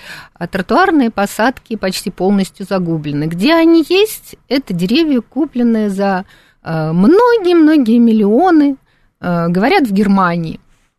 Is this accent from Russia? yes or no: yes; Moscow, Russia; А я, как коренная москвичка